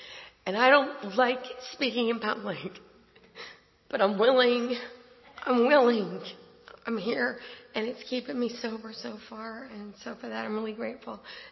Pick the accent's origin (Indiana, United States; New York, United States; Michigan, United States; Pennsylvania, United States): Indiana, United States; born there; I was born in Indiana. I've never been back.